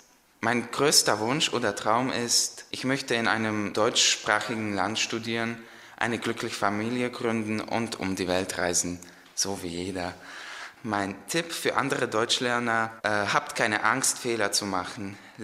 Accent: Slovakia; German is a second language; Ich komme aus der Slowakei und ich bin im Jahr 2001 geboren. Ich lerne Deutsch, weil ich schon relativ früh mit der deutschen Sprache in Kontakt getreten bin.

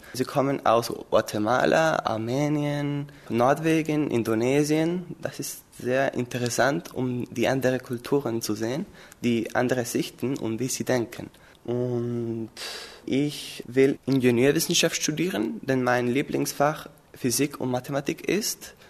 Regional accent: Chile; German is a second language; ich komme aus Chile. Ich wohne in Santiago de Chile, das ist die Hauptstadt. Und mein Stadtviertel heißt Providencia.

